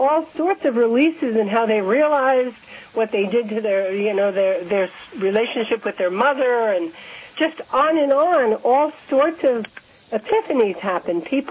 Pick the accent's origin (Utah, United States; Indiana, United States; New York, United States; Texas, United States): New York, United States; Staten Island; from New York, actually